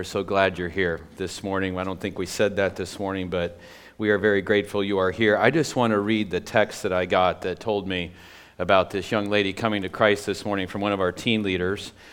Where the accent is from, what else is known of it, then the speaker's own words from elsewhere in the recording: United States; You know, we as Americans, we prize our freedoms above anything else, don't we?